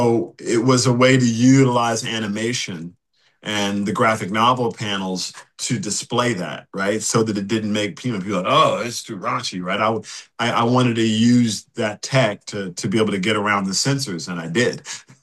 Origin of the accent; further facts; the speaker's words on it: Deep South, United States; I grew up in the historically black college tradition. I'm from the Deep South. My dad went to Alabama State.